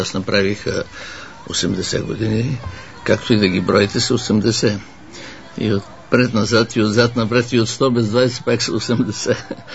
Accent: Sofia, Sofia City, Bulgaria; also born or lived in Yambol; Не, аз съм роден в Ямбол, където баща ми е бил на служба, но по-късно дойдохме в София, разбира се, и тук се учих училището

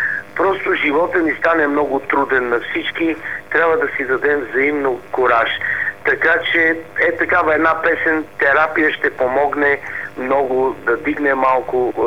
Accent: Sofia, Sofia City, Bulgaria; also born or lived in Varna; Аз съм си в София, живея. И роден съм във Варна, но само съм роден. т.е. никога не съм учил, не съм... Играех лятото при дядо и баба, докато бяха живи, но винаги съм си живял в София, винаги в центъра на София

